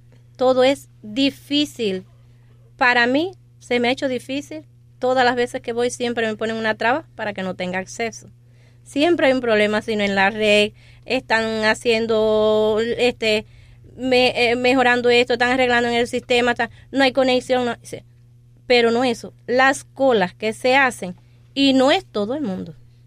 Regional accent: Cuba; comprando las cosas como las compramos los cubanos de a pie

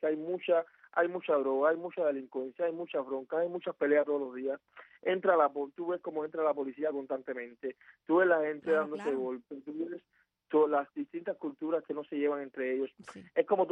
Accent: Cuba; moved away; yo salí de Cuba, ya voy a cumplir 6 años que no estoy en Cuba.

